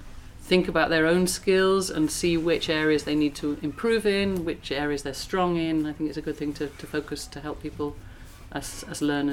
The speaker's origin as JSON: {"language": "English", "region": "South West England", "country": "United Kingdom", "said": "So I'm from an area called Gloucestershire, mm-hmm. which is in southwest England. I don't know if you've heard of Bristol. It's not far from mm-hmm. Bristol and Wales"}